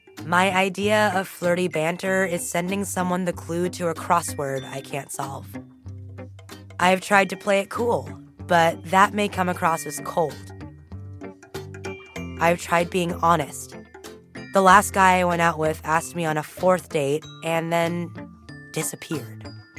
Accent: Los Angeles, California, United States; I mentioned that I'm from Los Angeles, and he asked about my ethnicity.

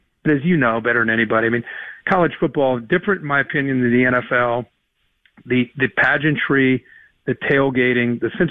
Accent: Midwest, United States; I grew up in the Big Ten region

